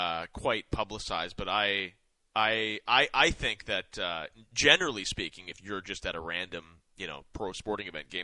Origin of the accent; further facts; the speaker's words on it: Saskatchewan, Canada; And I'm from Saskatchewan. Like, we love 50-50s.